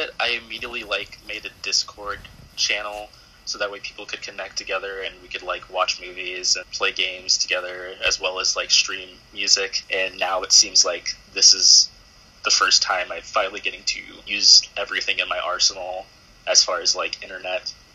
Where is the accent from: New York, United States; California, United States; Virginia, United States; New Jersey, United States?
California, United States; since I am from California.